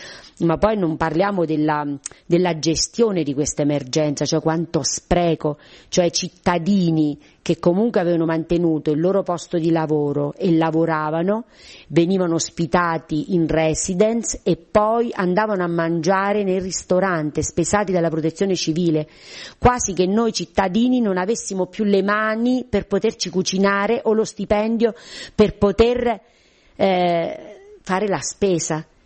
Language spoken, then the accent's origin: Italian; L'Aquila, Abruzzo, Italy; il mio paese, che è un piccolo paese che nessuno nomina mai ed è della frazione del comune dell'Aquila